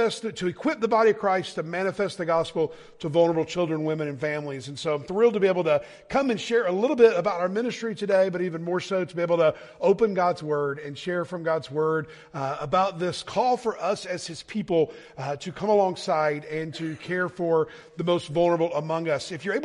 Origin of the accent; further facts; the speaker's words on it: Atlanta, Georgia, United States; accent: southern drawl; I'm from Atlanta, Georgia, so polar opposites. I don't know if you could tell a little bit from my southern drawl a little bit that I'm not from around this place, but from the south there.